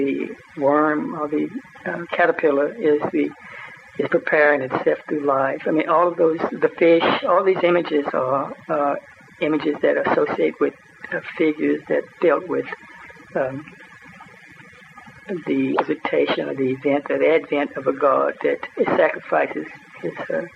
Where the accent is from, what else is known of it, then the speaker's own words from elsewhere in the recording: Refugio, Texas, United States; born there; I was born in Refugio, Texas, R-E-F-U-G-I-O.